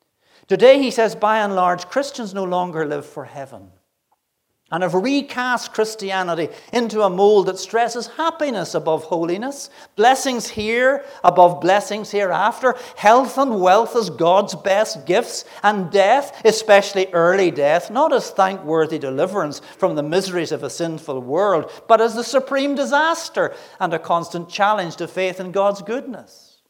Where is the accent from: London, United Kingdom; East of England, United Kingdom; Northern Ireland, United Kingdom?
Northern Ireland, United Kingdom; Coleraine; I was born in Coleraine, spent the first 19 years of my life there, and Coleraine, therefore, is my hometown. In 1980, I married Olive, and we came to Kilkeel, where we lived for almost 3 years, in a little flat at 32B Rooney Road.